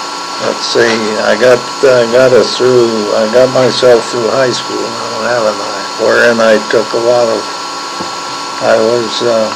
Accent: Butte, Montana, United States; born there; I was born in Butte, August 2nd, 1920. City was under martial law.

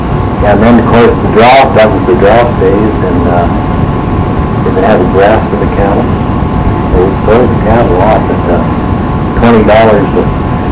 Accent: Montana, United States; also born or lived in Roundup; Well, I was born in Roundup, Montana, which is 40 miles north. Then I grew up on a ranch south of Muscle Shell, which is Muscle Shell 26 miles east of Roundup.

